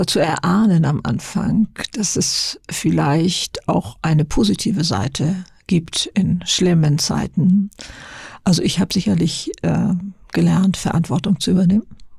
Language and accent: German; Lower Saxony, Germany; In Niedersachsen, auf dem Bauernhof und mit 2 älteren Schwestern.